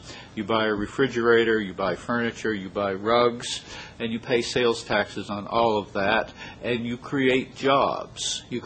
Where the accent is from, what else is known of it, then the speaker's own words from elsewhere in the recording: Colorado, United States; to some extent my home state of Colorado